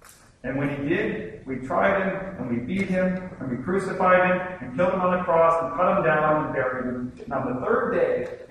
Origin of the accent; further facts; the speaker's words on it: Michigan, United States; I said, oh, yeah, we're not from here. We're from Michigan.